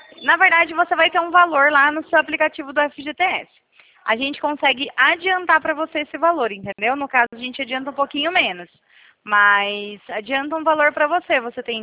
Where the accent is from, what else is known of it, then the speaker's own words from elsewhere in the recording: Rio Claro, São Paulo, Brazil; Ah, aqui pertinho, eu sou de Rio Claro.